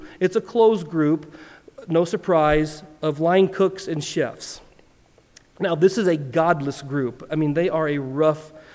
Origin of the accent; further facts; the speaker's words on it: Midwest, United States; and I said, hey, I'm from the Midwest. You should put ranch on it, right? That's what we say to everything in the Midwest.